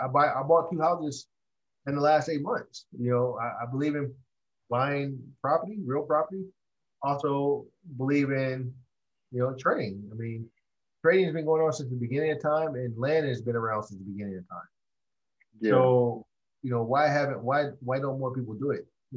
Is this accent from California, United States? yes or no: yes; Oakland, California, United States; I'm from Oakland, and I would get on the BART and I would go to school in San Francisco.